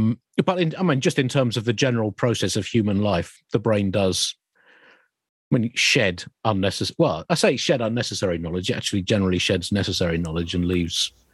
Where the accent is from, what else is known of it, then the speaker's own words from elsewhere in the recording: South East England, United Kingdom; I grew up in Kent.